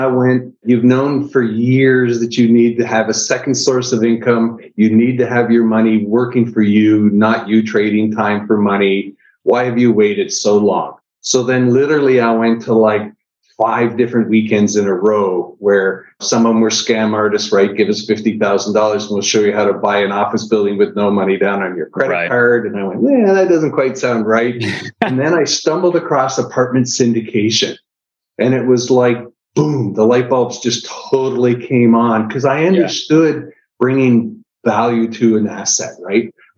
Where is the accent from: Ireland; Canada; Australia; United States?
Canada; Niagara Falls, Ontario; I'm originally from Niagara Falls, Canada.